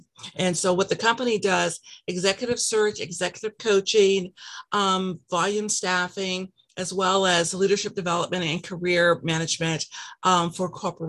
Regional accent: Columbus, Ohio, United States; My career brought me here about 28 years ago, but I'm actually from Columbus, Ohio, and my career has taken me all around.

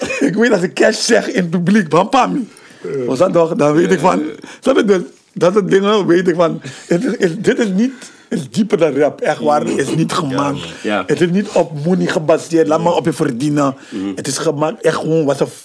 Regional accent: Amsterdam, North Holland, Netherlands; En ik ben van Hop Tillen. Ik ben daar opgegroeid.

